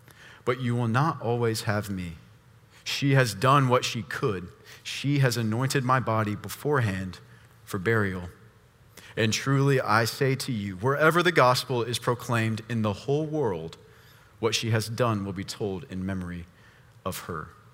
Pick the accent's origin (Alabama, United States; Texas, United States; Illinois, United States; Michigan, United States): Alabama, United States; Montgomery; When I was a young boy growing up in Montgomery, Alabama, I loved going to Sunday school.